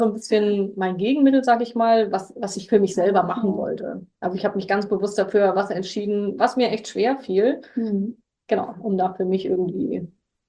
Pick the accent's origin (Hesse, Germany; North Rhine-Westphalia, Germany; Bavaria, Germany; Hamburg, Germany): Hamburg, Germany; born or raised there